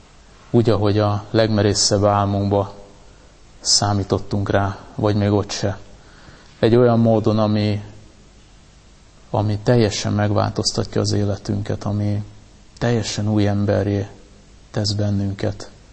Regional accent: Hungary; nem véletlenül születtem magyar embernek, és Magyarországnak szüksége van ránk, hívőkre

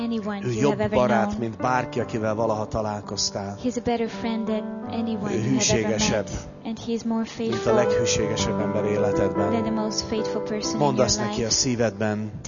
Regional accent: Hungary; így érzem magam, ugrálni akarok, meg minden, csak magyar vagyok, nem teszem.

